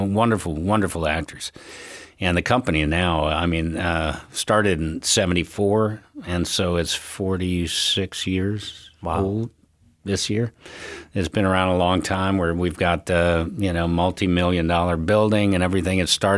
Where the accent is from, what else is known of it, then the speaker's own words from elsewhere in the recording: Chicago, Illinois, United States; I grew up in Chicago, born on the south side of Chicago, moved to the northern suburbs.